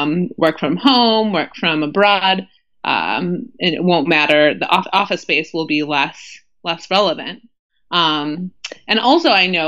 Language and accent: English; United States; staying somewhere outside of my home country, the U.S., for a longer period of time